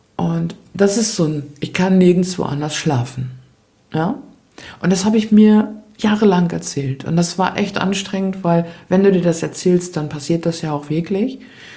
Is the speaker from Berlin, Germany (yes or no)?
no; Lower Saxony, Germany; ich komme aus Ostfriesland und bin gestern hierher geflogen